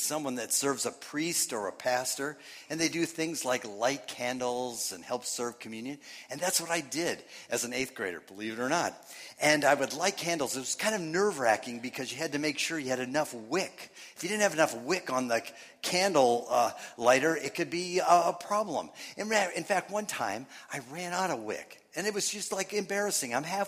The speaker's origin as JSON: {"language": "English", "region": "Minnesota", "country": "United States", "said": "I mean, I was from Minnesota. My wife's from Nebraska. We met in Iowa, and that's about the only thing I like about Iowa."}